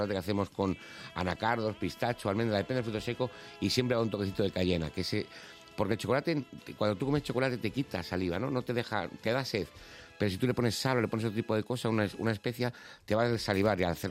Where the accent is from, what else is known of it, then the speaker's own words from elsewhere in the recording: Pinto, Community of Madrid, Spain; No, yo nací en Madrid, pero vamos, soy de Pinto de siempre. Soy de los que cuando éramos pequeñitos nos mandaban con un cacho de pan a la puerta de la fábrica. Porque ya olía chocolate